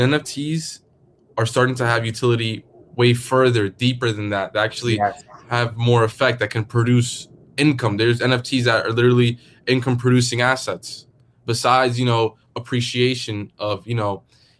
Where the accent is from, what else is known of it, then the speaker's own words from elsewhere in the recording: New York City, New York, United States; And, you know, I'm from New York City. It was something I'd never seen before.